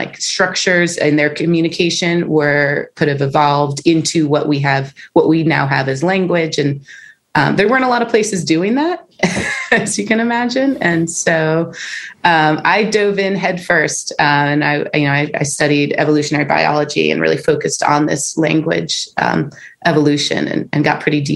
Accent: Northeast, United States; I grew up in the Northeast.

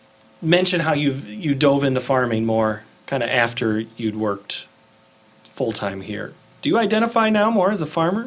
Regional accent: Iowa, United States; I guess growing up in Iowa, growing up in a small location

